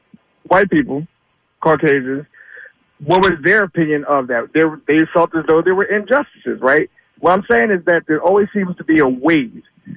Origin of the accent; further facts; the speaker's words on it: Philadelphia, Pennsylvania, United States; now in Delaware, United States; I'm in Delaware. I'm from Philly.